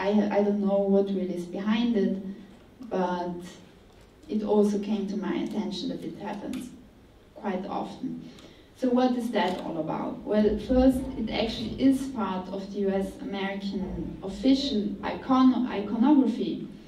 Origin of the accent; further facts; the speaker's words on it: Trentino-Alto Adige, Italy; I grew up in South Tyrol, and there were bars where only German-speaking people went